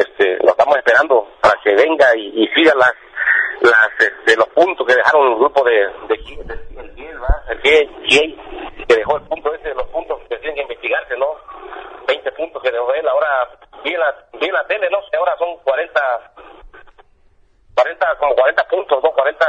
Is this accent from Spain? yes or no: no; Mexico; nos corresponde a todos como mexicanos